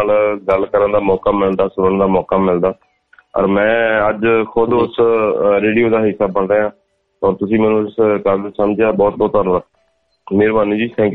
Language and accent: Punjabi; Rurki, Punjab, India; born there; ਜਿੱਦਾਂ ਕਾਗਜ਼ਾਂ ਦੇ ਵਿੱਚ ਆਪਾਂ ਕਰਦੇ ਹਾਂ 2 ਮਈ 1980 ਮੇਰਾ ਚੱਲਦਾ ਹੈਗਾ, ਤੇ ਜ਼ਿਲ੍ਹਾ ਜਲੰਧਰ ਦਾ ਬਹੁਤ ਹੀ ਖਾਸ ਪਿੰਡ ਹੈ ਰੁੜਕੀ, ਉੱਥੇ ਮੇਰਾ ਜਨਮ ਹੋਇਆ ਸੀਗਾ।